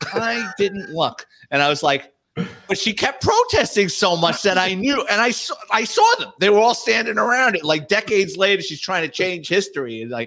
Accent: New York City, New York, United States; I always wanted to be a New York City police detective because I grew up in New York City.

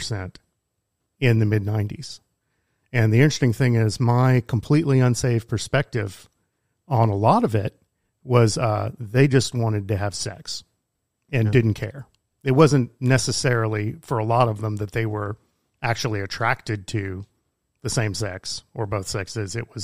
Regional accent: Dallas, Texas, United States; So I grew up in the Dallas area.

